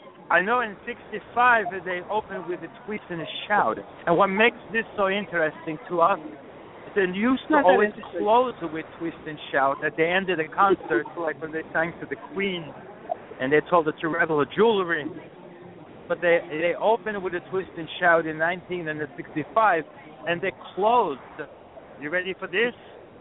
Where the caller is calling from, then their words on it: Calabria, Italy; English is a second language; I'm calling from Calabria.